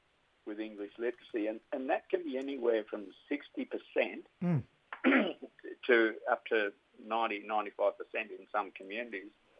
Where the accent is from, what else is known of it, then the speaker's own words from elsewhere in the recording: Brewarrina, New South Wales, Australia; I come from Bree Warrina. It's probably one of the most factionalised communities in Australia, right?